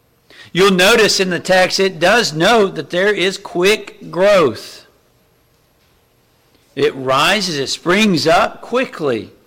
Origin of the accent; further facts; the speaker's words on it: Kentucky, United States; now in North Carolina, United States; Growing up in Eastern Kentucky, we didn't have a ton of pine trees.